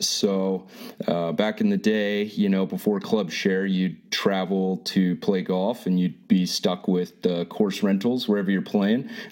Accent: San Diego, California, United States; But I'm from San Diego. I've been playing golf out here my whole life, so...

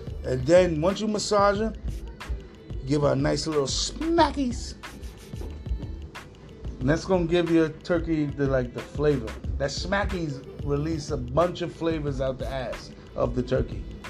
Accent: Far Rockaway, New York, United States; See, I don't know where you guys come from, but I'm from Far Rock. My aunt cooked this shit the way she made it, and it was delicious.

